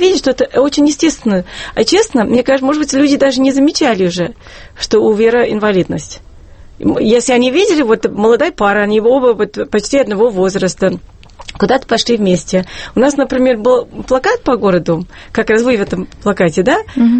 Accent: United States; Конечно, я жила. Я выросла в Америке.

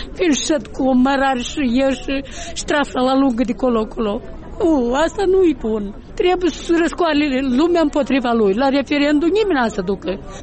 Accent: Moldova; De ce să felicit în limba rusă dacă noi suntem moldoveni?

